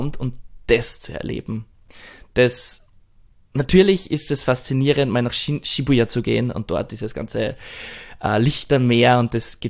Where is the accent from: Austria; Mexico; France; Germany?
Austria; now in Japan; dass ich mich seit dem Umzug nach Japan viel mehr als, ich weiß nicht, ich würde nicht sagen als Österreicher, aber als Europäer vielleicht fühle.